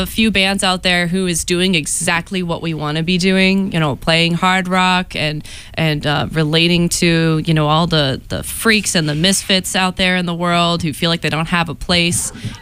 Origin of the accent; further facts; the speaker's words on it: California, United States; now in Boston, United States; I'm the lead vocalist. I play rhythm guitar too. I'm originally from California, although I would say Boston is my heart's true home. I really love it here. Much better than Southern California.